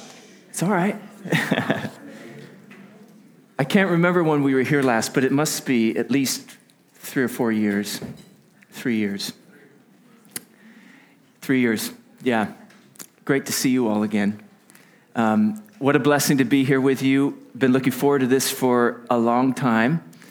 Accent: United States; moved away as an adult; now in United Kingdom; So I'm from the States originally.

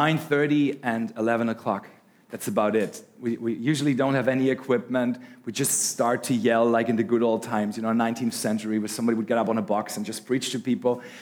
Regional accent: Germany; English is a second language; I come from Germany.

